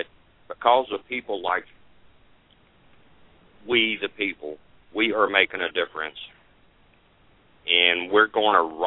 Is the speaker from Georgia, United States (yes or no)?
yes; Atlanta, Georgia, United States; from my hometown of Atlanta, Georgia. That is my family birthright, for many hundreds of years. We were so proud to have a Georgian.